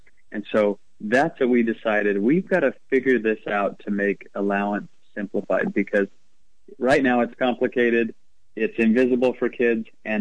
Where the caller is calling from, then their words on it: Arizona, United States; Arizona. We're burning alive down here, but, you know, this is just what we deal with.